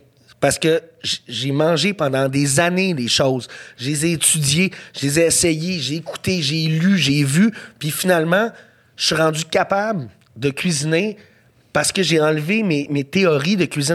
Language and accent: French; Montreal, Quebec, Canada; Pour moi, Montréal, c'est une ville multiethnique. C'est une ville. Moi, je viens d'NDG. Je veux dire, c'est les Coréens, les Jamaïcains, c'est les Japonais